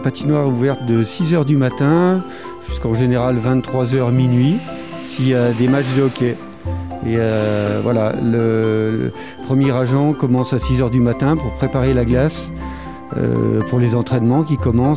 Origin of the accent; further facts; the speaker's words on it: Chamonix, Auvergne-Rhône-Alpes, France; Je suis originaire de Chamonix. J'ai toujours vécu à Chamonix.